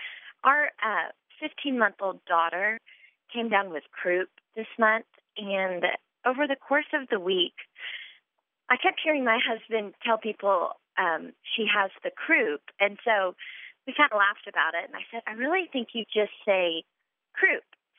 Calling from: Dallas, Texas, United States; Hi, this is … I'm calling from Dallas.

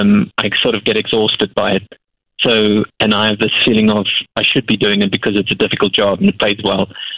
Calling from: Basingstoke, South East England, United Kingdom; Basingstoke.

